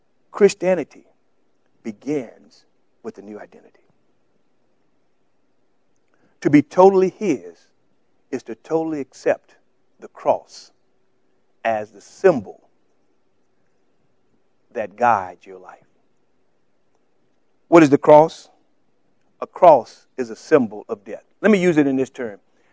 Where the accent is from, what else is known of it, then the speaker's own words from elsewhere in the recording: Louisiana, United States; In Buffalo, I'm from Louisiana.